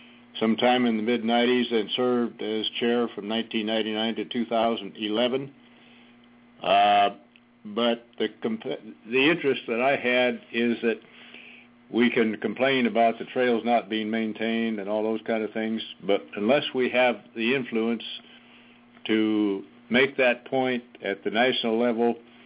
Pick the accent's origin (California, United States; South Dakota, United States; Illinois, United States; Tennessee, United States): California, United States; Redding; I grew up in Northern California, here in Redding.